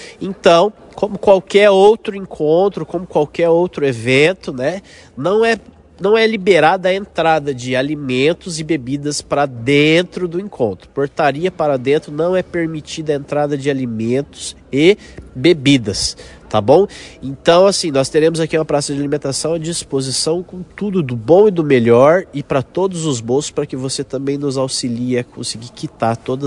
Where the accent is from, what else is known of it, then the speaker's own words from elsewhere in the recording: Londrina, Paraná, Brazil; Eu sou da região também, sou de Londrina